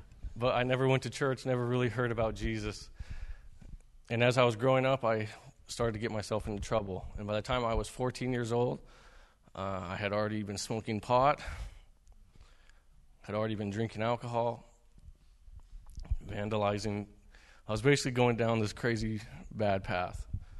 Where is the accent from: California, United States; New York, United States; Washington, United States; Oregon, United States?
Washington, United States; Spokane; I grew up here in Spokane.